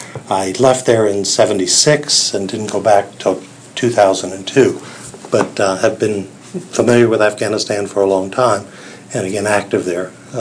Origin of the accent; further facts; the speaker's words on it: Midwest, United States; Oh, it was quite a challenge and very different from where I grew up in the Midwest.